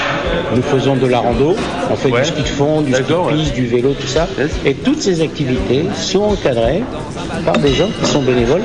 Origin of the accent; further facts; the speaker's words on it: Morocco; born there; J'ai des origines italiennes et siciliennes. Et je suis né au Maroc.